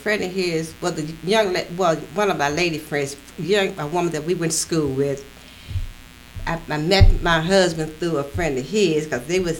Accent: Kansas City, Missouri, United States; I was born in Kansas City, Missouri.

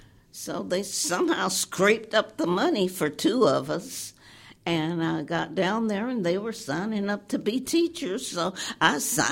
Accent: Kansas City, Missouri, United States; born there; Well, I was born here in Kansas City, Missouri. I am a twin. And we were born at 2731 Vine Street in the kitchen.

